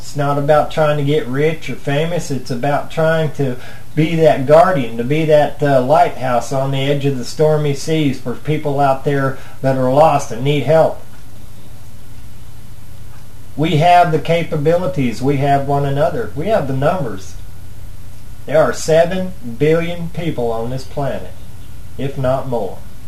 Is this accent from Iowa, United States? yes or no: no; Missouri, United States; Well, I'm from Missouri.